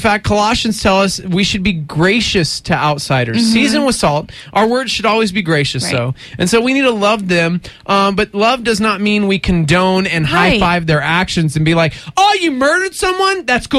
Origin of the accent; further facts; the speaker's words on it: Texas, United States; Which sucks because I grew up in Texas.